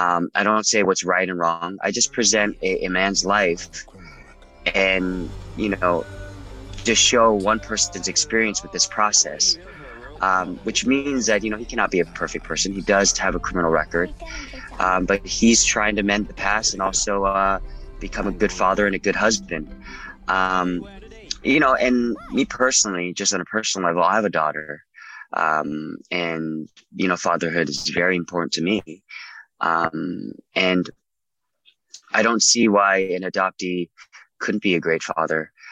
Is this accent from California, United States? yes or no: yes; Irvine, California, United States; also born or lived in Garden Grove; You know, I was born in Garden Grove. I lived mostly, you know, very nice life in Irvine, middle class life.